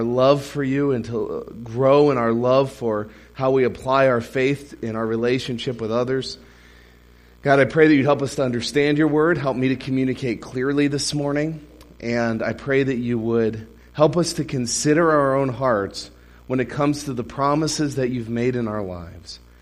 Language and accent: English; Maryland, United States; Jousting, and I'm from Maryland, so jousting is the state sport of Maryland.